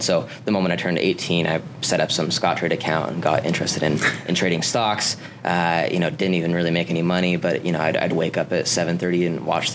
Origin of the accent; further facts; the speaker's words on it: Utah, United States; also born or lived in Detroit; So, I've pretty much been in Utah my whole life. I was born in Detroit, but I've lived here since I was like 3 years old or something like that.